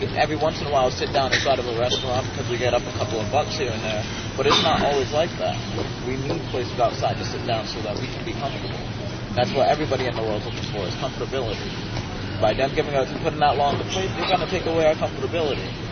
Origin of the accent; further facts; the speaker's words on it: Rhode Island, United States; now in California, United States; I'm from Rhode Island. I've been on the streets about almost 7 years.